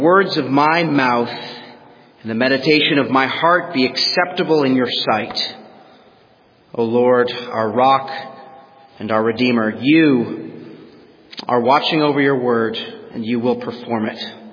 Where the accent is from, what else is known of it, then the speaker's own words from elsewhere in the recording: Canada; Or as they do in my home country of Canada, tobacco companies are legally required to put graphic images on their packaging.